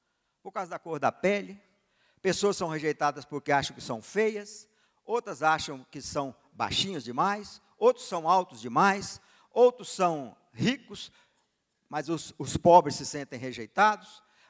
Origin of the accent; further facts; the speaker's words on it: Espírito Santo, Brazil; E nós fomos criados lá no interior do Espírito Santo.